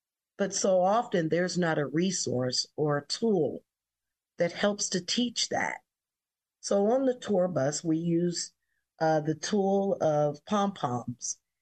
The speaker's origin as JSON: {"language": "English", "town": "Chicago", "region": "Illinois", "country": "United States", "tie": "born or raised there", "said": "I grew up in the Bronzeville community, and my family sold our house in 2004 that we owned since the 1940s for $36,000."}